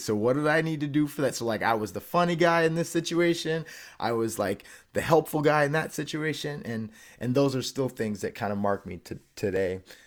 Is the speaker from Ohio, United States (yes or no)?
no; South Holland, Illinois, United States; So a little Dutch village called South Holland